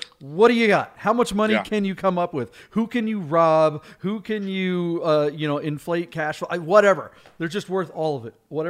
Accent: Snohomish, Washington, United States; And it was barely over $30,000 for my hometown in Snohomish, Washington.

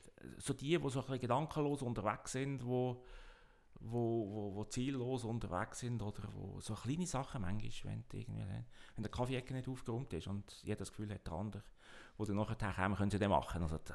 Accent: Meggen, Lucerne, Switzerland; Ich bin in Meggen aufgewachsen

